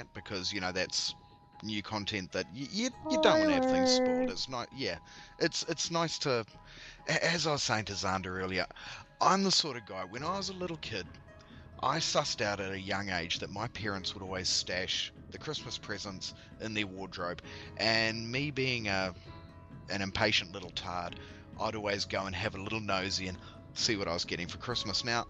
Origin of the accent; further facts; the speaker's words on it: New Zealand; I'm a Kiwi. I'm not Australian. Don't call me Australian